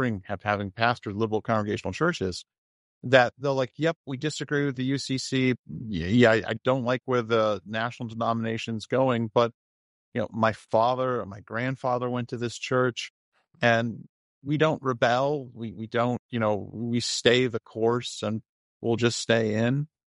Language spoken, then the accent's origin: English; Connecticut, United States; I came to Connecticut, back to Connecticut in 2007, I'm originally from Connecticut